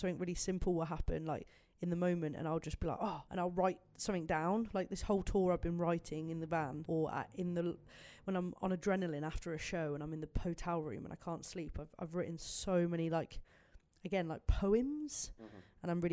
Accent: Birmingham, West Midlands, United Kingdom; I am very excited to play my hometown, Birmingham.

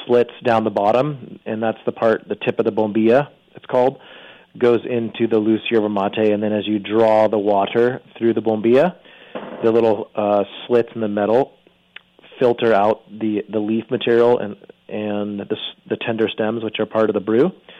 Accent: California, United States; I was someone who suffered most of my life from pretty extreme allergies, hay fever, you know, growing up in California.

